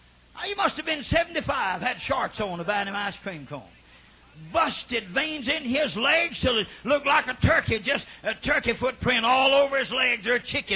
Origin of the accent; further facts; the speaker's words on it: Oklahoma, United States; I come from Oklahoma.